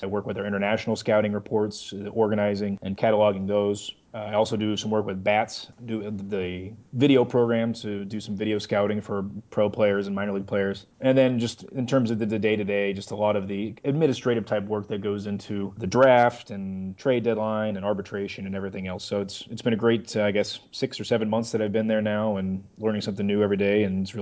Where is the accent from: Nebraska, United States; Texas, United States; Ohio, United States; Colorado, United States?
Nebraska, United States; Omaha; I am originally from Omaha, Nebraska, where I grew up a big Cornhusker fan like the rest of the state.